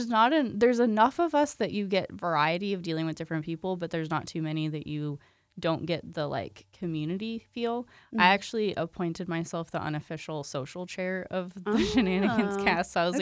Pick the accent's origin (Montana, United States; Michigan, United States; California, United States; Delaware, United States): Michigan, United States; moved away as an adult; also born or lived in Houston; now in Huntsville, United States; I was born and raised in Michigan and then moved to Houston when I was 18, lived there for actually 10 years on the dot, and then came to Huntsville last year.